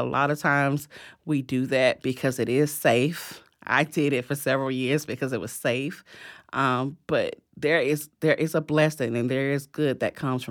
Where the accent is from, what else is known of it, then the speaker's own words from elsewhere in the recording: Tallahassee, Florida, United States; I did grow up in Tallahassee, born and raised in Tallahassee.